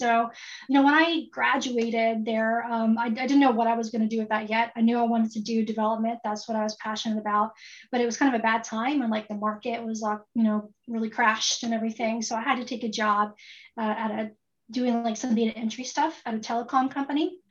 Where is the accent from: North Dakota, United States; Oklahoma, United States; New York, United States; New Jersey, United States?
Oklahoma, United States; Tulsa; So I'm currently based in Tulsa, Oklahoma. Actually, this is where I was born and raised, so I haven't ever left.